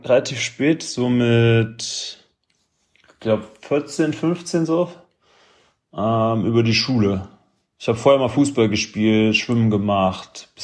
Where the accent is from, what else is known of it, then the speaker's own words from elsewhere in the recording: Germany; Als Deutscher hat man natürlich Dirk Nowitzki immer verfolgt.